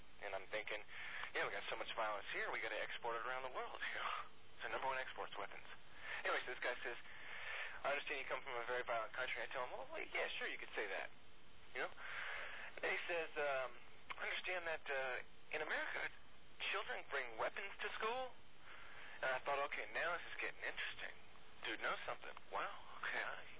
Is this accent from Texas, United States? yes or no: no; Memphis, Tennessee, United States; You know, I'm from Memphis, and some of us don't know where Jonesboro, Arkansas is.